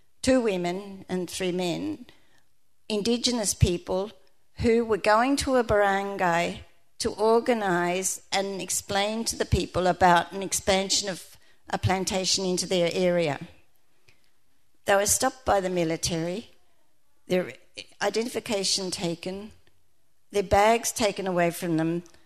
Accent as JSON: {"language": "English", "country": "Australia", "said": "So I think as Australians we have a lot to look at here"}